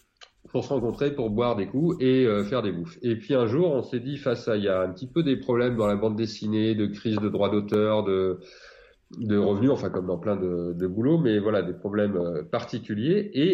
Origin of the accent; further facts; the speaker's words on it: Lyon, Auvergne-Rhône-Alpes, France; moi je suis lyonnais, j'habite à Lyon, c'est une ville, il y a pas mal de dessinateurs de BD.